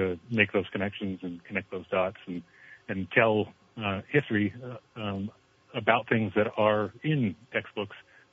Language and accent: English; United States; I'm 46 years old, but I grew up in Franklin County